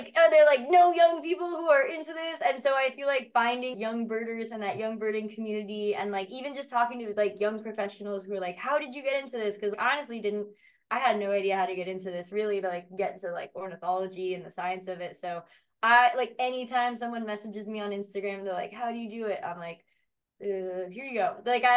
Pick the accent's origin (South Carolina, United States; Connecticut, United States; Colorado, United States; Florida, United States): Colorado, United States; I grew up in Colorado and I grew up in this like mountain valley where there was like a pond.